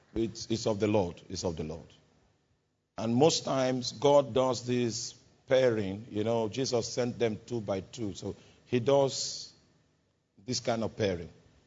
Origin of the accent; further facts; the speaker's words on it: Middle Belt, Nigeria; So we are from the Middle Belt.